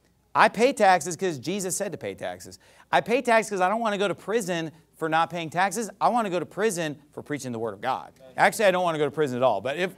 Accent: United States; Well, I'm an American.

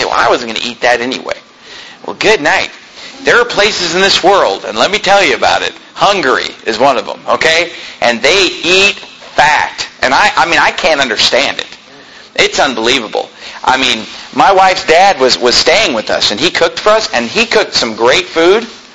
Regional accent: United States; And to me, you know, growing up in America, that is just revolting.

